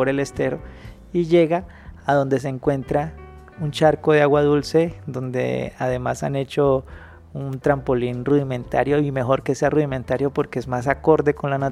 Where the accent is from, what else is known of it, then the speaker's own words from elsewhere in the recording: Buenaventura, Valle del Cauca, Colombia; cuando a mí me muestran atardeceres hermosos de otros lados y veo las fotos y los comparo con los de mi tierra, me doy cuenta de que tengo todo allí